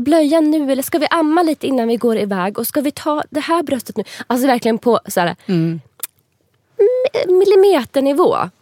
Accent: Umeå, Västerbotten County, Sweden; now in Stockholm, Sweden; jag bor här nu i Stockholm, jag kommer från Umeå

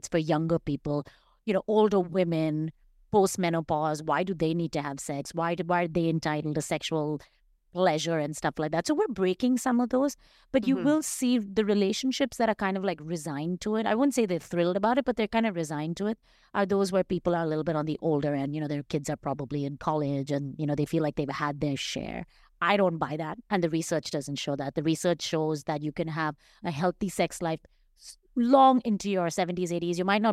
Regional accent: India; I grew up in India

